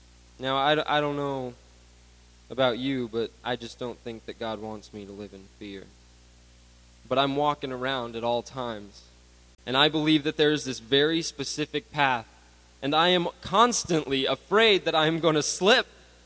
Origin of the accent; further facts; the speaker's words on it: England, United Kingdom; I'm an English guy